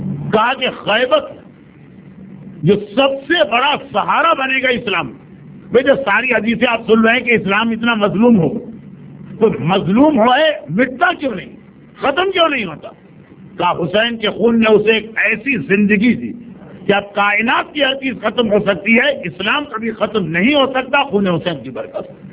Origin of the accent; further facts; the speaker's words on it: Pakistan; میں گھر کے پاکستان میں پیدا ہوا ایک طرح اور زندگی وہاں گزری، لیکن ہندوستان سے جو بزرگوں کی تہذیب مجھے ملی تھی